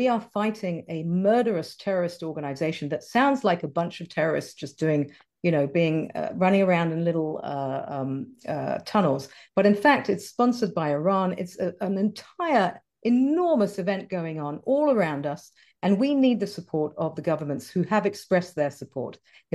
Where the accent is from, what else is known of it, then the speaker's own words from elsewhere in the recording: England, United Kingdom; I'm originally obviously from England.